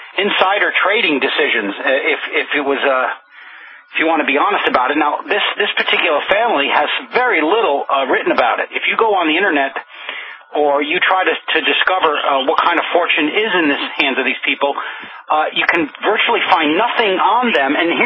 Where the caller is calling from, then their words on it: France; Well, I mean, we've got in France where I live. I'm calling from France when we speak here